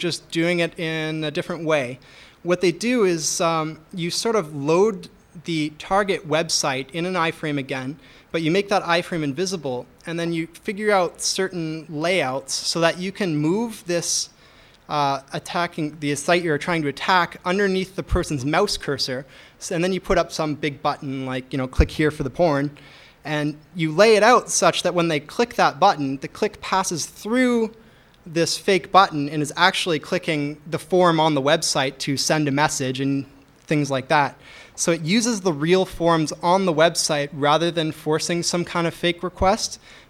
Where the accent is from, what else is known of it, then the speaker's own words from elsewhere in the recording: Toronto, Ontario, Canada; I'm from Toronto, so we just survived the G20 stuff